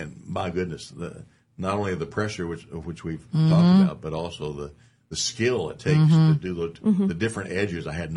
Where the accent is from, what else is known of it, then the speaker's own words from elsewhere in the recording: Kentucky, United States; well, you're lucky I'm not there because I'm from Kentucky, and I would make you look really bad.